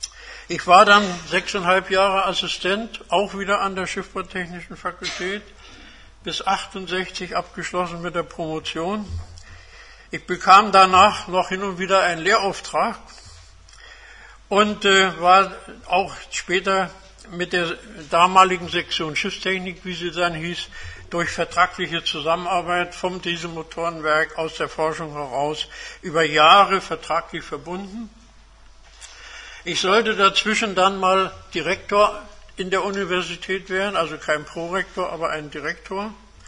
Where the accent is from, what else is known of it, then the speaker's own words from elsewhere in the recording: Rostock, Mecklenburg-Vorpommern, Germany; also born or lived in Koblenz; So, ich bin Rostocker seit Anfang 46. Ich kenne also die Geschichte der Stadt bis auf die 10 Jahre Koblenz aus eigenem Erleben, bin da also kaum größere Zeit weg gewesen dazwischen, bis auf diese 10 Jahre.